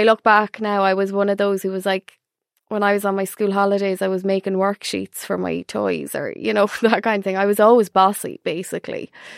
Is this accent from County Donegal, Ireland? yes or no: no; Mullingar, Westmeath, Ireland; I'm from Mullingar, just outside the town, out in the sticks. I always say that like I'm the most basic, like... Irish girl, you know, youngest of three.